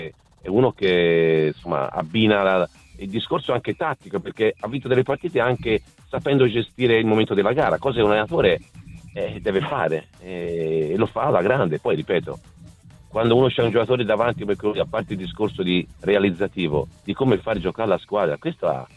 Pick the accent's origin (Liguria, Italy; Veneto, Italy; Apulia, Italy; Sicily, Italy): Veneto, Italy; Verona; poi se vengo da Verona, io un ambiente dove ci siamo creati un qualcosa di particolare, a me piacciono queste cose qui.